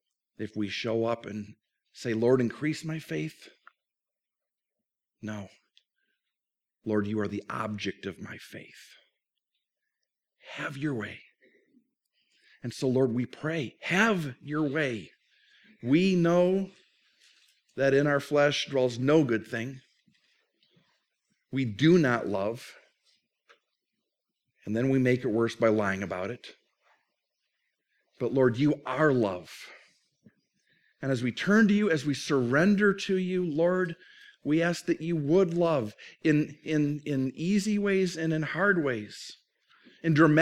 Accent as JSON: {"language": "English", "region": "Minnesota", "country": "United States", "tie": "born or raised there", "said": "I grew up in Minnesota. Grew up on ice. Grew up skating."}